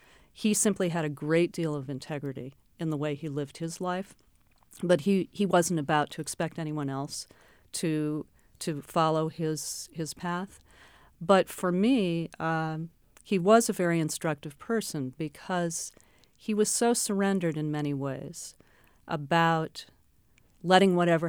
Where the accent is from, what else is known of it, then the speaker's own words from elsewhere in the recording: Manhattan, New York, United States; As I discuss in the book, I grew up in Manhattan, so that's a very different kind of experience.